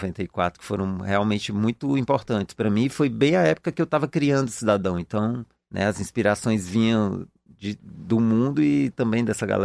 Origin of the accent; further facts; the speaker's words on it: Fortaleza, Ceará, Brazil; now in São Paulo, Brazil; Para mim, principalmente, que vinha, né, de Fortaleza e tal, assim, aquele grande cidade e tal.